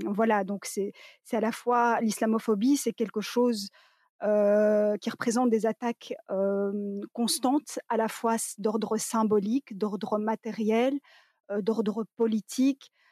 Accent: Brussels, Belgium; born there; je suis également bruxelloise de naissance

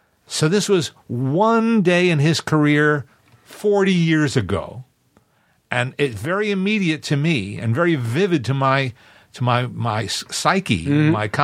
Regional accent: New Jersey, United States; also born or lived in New York; I grew up in New Jersey, New York and New Jersey.

